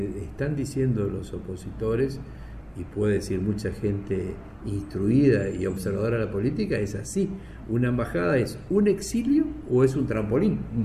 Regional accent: Argentina; now in Spain; soy embajador argentino en España, después el movimiento, sigo siendo peronista

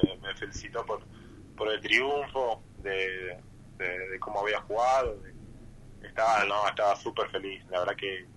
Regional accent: 25 de Mayo, Misiones, Argentina; No, 25 de mayo.

